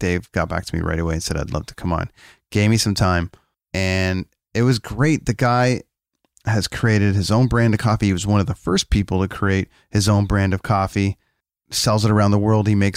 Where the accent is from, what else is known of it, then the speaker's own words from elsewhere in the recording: Canada; I'm a guy from Canada with a coffee podcast.